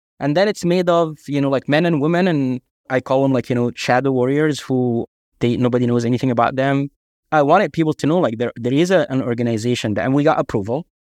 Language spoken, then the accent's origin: English; Egypt; I'm from Egypt.